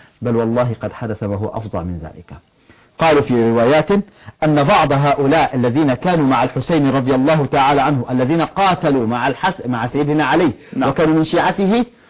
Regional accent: Egypt; عندنا في مصر

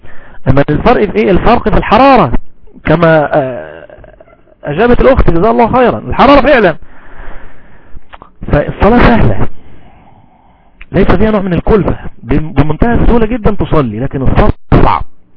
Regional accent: Egypt; ودي أعظم مصيبة وقع فيها المسلمون الآن لا سيما عندنا في مصر

